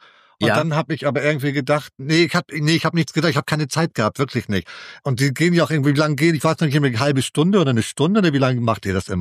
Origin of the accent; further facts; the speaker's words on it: Hamburg, Germany; accent: Hamburg; ist ja gar nicht mein Hamburger Akzent, hört man ja heute noch immer durch ordentlich.